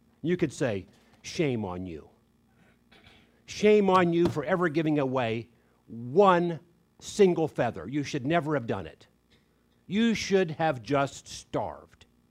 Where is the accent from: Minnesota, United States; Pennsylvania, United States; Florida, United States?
Florida, United States; Okay, I'll tell you why. Because I grew up in Florida.